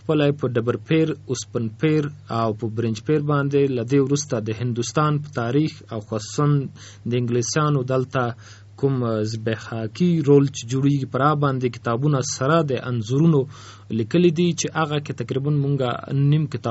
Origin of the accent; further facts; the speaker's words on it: Afghanistan; زه خو خپل د افغانستان یم، اوس مهال په کابل کې ژوند کوم،